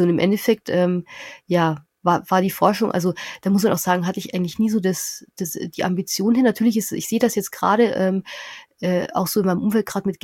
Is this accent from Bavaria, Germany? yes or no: yes; Bavaria, Germany; ich komme aus der Nähe von Nürnberg, 5 Häuser im Wald und da hört die Straße auf.